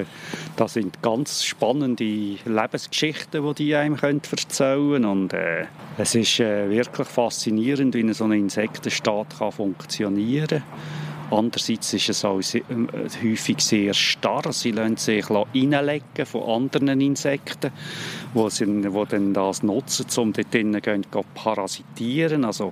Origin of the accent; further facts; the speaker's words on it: Switzerland; auch bei uns in der Schweiz, grosse Zonen gibt mit Gärten.